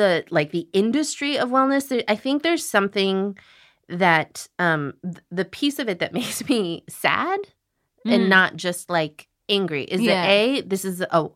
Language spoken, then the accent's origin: English; Illinois, United States; Oh, I grew up in Illinois.